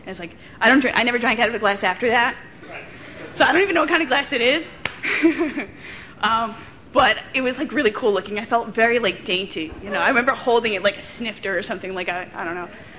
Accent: Bloomfield, United States; because I went from like this little elementary school, and I grew up in Bloomfield, to like this huge junior high school, and every seventh and eighth grader from the whole town went there.

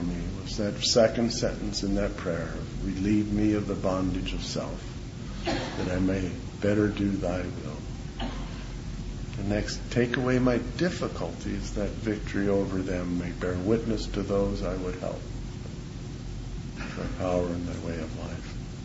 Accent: Hawaii, United States; So my growing up in Hawaii was very moving.

